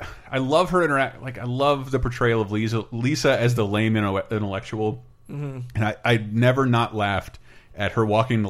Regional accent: Florida, United States; it's also I love living in a city because I grew up in Florida and everything's a mile away.

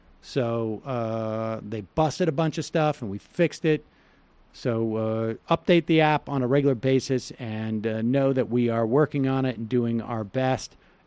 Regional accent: Worcester, Massachusetts, United States; I grew up in Worcester. I never anyone drink bourbon.

